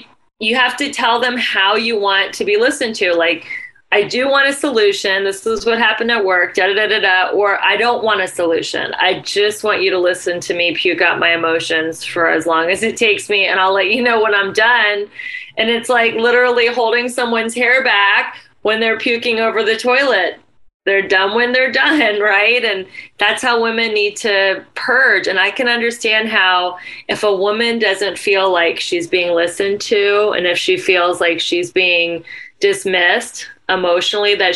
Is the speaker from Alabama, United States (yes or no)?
no; Ohio, United States; Maybe it's because I'm from Ohio and we're taught to respond to everyone like within 24 hours.